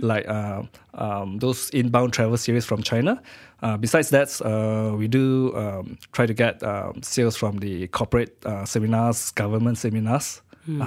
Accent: Klang, Selangor, Malaysia; No, I'm not. I'm from Klang.

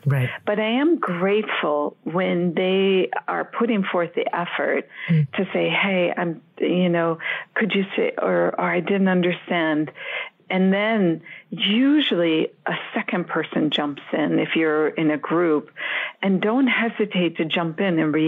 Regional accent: United States; also born or lived in Switzerland; I've lived as long in Europe as I've lived in the U.S. I'm American and Swiss.

